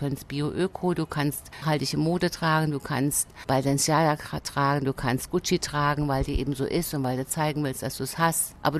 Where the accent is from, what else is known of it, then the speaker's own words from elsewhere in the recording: Jena, Thuringia, Germany; born there; now in Dresden, Germany; Ich bin vor vielen, vielen Jahren hier mal geboren in Jena, bin aber seit 24 Jahren in Dresden zu Hause. Habe eine kleine Wohnung am Planetarium